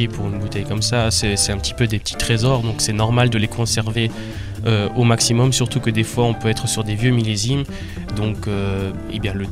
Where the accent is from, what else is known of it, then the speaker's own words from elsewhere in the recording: Grand Est, France; also born or lived in Alsace; now in Luxembourg; Je suis Lorrain d'origine, ouais, un petit village dans la Moselle, pas très près de Metz, on va dire un tout petit peu plus loin. Mais effectivement, je me suis perdu par la suite au Luxembourg, mais avant cela, j'ai fait plusieurs années en tant que sommelier en Alsace.